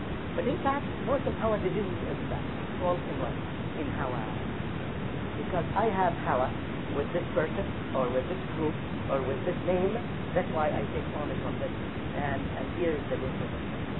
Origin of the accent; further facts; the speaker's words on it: Egypt; It's not because that I am from Egypt and the scholar that I asked him is Egyptian